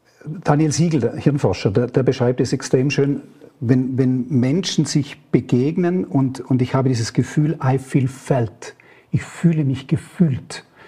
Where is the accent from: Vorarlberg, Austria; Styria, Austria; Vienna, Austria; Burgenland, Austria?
Vorarlberg, Austria; als Vorarlberger sagt man dann ja, im Großen und Ganzen geht es mir gut.